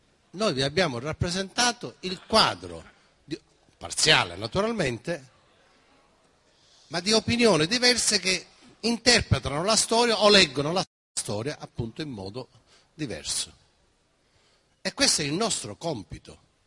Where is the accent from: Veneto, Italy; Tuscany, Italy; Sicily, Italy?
Sicily, Italy; Casteldaccia; Casteldaccia, il mio paese, così conosco la storia